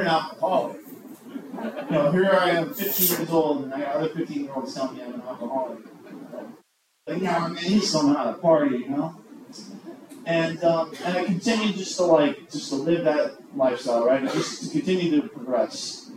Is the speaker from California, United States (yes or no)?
yes; Bakersfield, California, United States; so originally I grew up in Bakersfield, California.